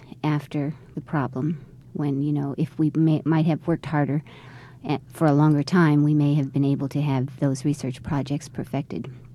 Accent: Fairfield, Connecticut, United States; now in Juneau, United States; And so after 25 years of service, and even though we're from Fairfield, Connecticut, we fell in love with Alaska, and that's where we stayed.

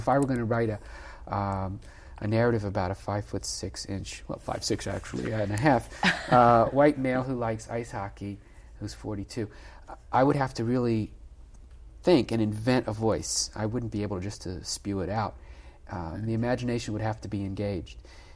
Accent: North Carolina, United States; also born or lived in Washington, D.C.; When I was six, I moved from Washington, D.C. to North Carolina, and it was really different moving from Washington, D.C. to North Carolina. And then I moved around a lot in North Carolina, from small towns to tobacco cities to beach towns and so on.

